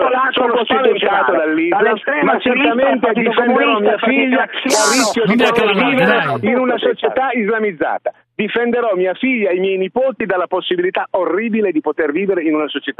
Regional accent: Naples, Campania, Italy; born there; Io sono napoletano di nascita

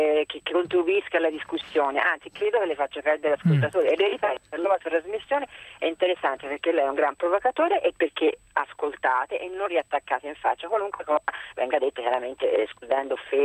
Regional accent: Tuscany, Italy; mi scusi la schiettezza estrema da toscana

